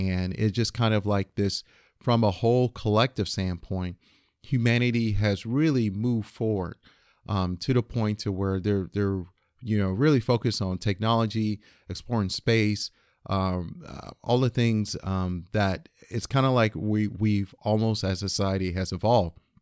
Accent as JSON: {"language": "English", "region": "Florida", "country": "United States", "tie": "born or raised there", "said": "I grew up in Florida as part of the South"}